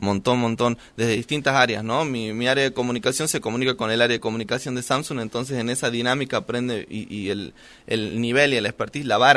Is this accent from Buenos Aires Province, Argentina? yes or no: no; Jujuy, Argentina; Yo somos de Jujuy, lo hagamos en Jujuy.